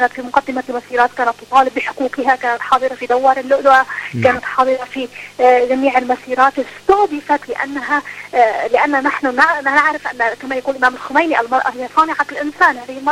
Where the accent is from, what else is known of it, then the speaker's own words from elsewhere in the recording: Bahrain; قبل 2017 كان عندنا في البحرين جمعية من الجمعيات المعروفة جدا